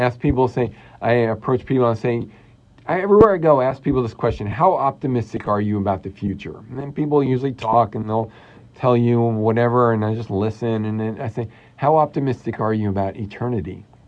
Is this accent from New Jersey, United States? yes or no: yes; New Jersey, United States; I grew up in New Jersey, and I went through my whole entire, all through high school, and would come home from college, and during breaks and whatnot.